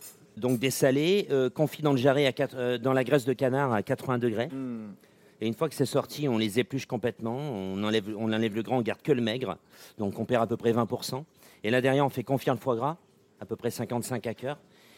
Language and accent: French; Clermont-Ferrand, Auvergne-Rhône-Alpes, France; born there; now in Paris, France; Moi, je suis né à Clermont-Ferrand.